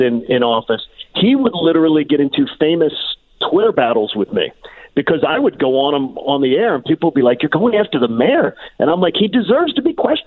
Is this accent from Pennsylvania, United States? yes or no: yes; Pennsylvania, United States; Well, guess what? I'm from Delco.